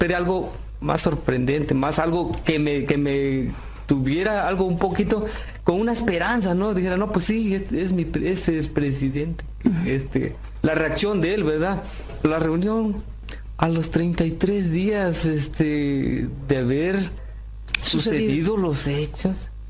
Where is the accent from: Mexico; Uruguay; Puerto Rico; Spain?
Mexico; le vengo a pedir justicia como ciudadano mexicano que soy.